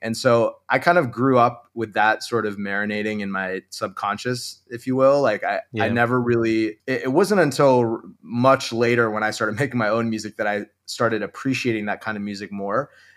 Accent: Connecticut, United States; also born or lived in Beijing, China / Switzerland; And then from Switzerland, we moved back to the States when I was around 10, and we settled in Connecticut, which is right

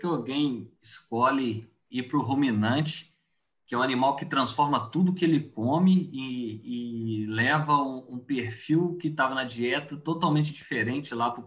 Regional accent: Minas Gerais, Brazil; now in Cuiabá, Brazil; Eu sou mineiro do sul de Minas, né? Hoje estou aqui em Cuiabá fazendo meu doutorado

